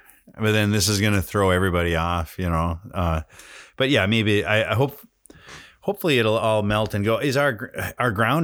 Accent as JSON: {"language": "English", "town": "Litchfield", "region": "Minnesota", "country": "United States", "tie": "born or raised there", "said": "As you may or may not know, I grew up in Litchfield, Minnesota, which is in Meeker County."}